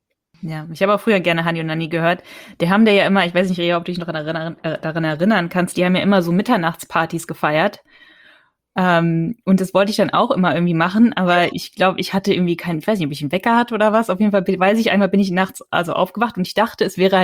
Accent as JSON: {"language": "German", "region": "North Rhine-Westphalia", "country": "Germany", "tie": "born or raised there", "said": "also ich bin in Nordrhein-Westfalen aufgewachsen"}